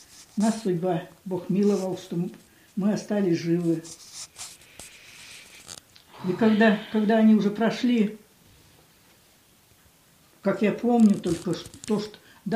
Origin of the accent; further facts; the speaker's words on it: Oseredniki, Vitebsk Region, Belarus; Родилась я в Белоруссии. Деревня Осередники Дресинского района Витебской области.